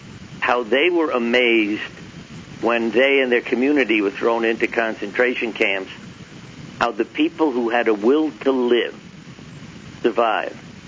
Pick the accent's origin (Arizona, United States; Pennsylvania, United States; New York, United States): New York, United States; Brooklyn; I grew up in Brooklyn, 1453 East 3rd Street between Avenue M and N. And the street was like family.